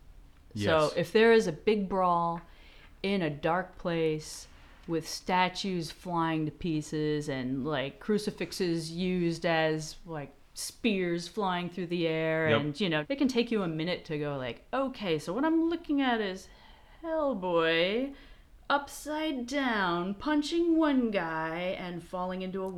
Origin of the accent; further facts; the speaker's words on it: St. Louis, Missouri, United States; born there; Well, I was born in St. Louis and lived in several different states, whatever.